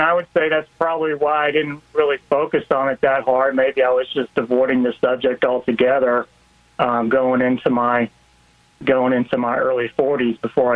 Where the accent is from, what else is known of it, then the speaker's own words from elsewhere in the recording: Texas, United States; So, I grew up in Texas. I got my undergrad at A&M